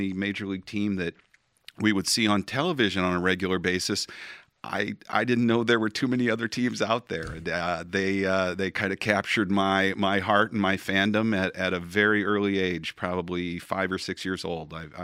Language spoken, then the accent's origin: English; Cedar Rapids, Iowa, United States; I was born and raised in Cedar Rapids, Iowa, and on weekends we got WGN broadcasts from Chicago.